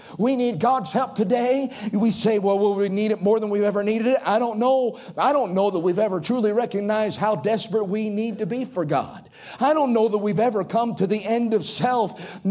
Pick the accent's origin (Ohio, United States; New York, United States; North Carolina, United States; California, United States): North Carolina, United States; Elizabeth City; Where I'm from, in the east, I'm from the Outer Banks of North Carolina, right on the coast, a little place called Elizabeth City, big Coast Guard town. And where I'm from, in that part of the country, we use the word bless a lot.